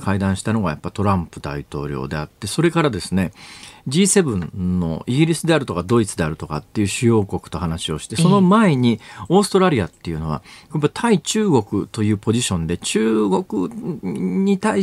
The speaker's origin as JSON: {"language": "Japanese", "region": "Akita", "country": "Japan", "said": "もともとね同郷の秋田出身だから知ってたということもあるんですけれども"}